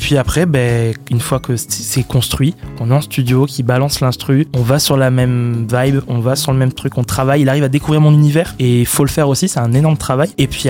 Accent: Bergerac, Nouvelle-Aquitaine, France; je suis bergeracois pur. Je suis né ici à Bergerac. Depuis tout petit, j'ai étudié en école ici. Je suis un bergeracois pur et dur. Les seules fois où je suis parti de Bergerac, c'est pour les études.

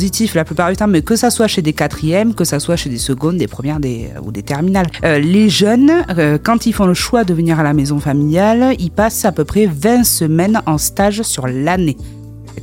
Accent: Nouvelle-Aquitaine, France; Oui, et puis en plus, je suis du Lot-et-Garonne aussi.

